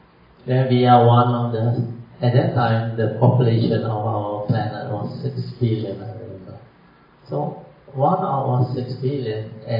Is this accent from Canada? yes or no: no; Kedah, Malaysia; You know, my hometown, Alaska, Kedah, hardly any mountain on, very flat on.